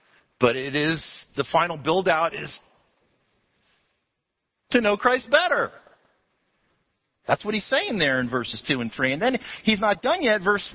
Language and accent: English; Texas, United States; You know, I'm a Texan.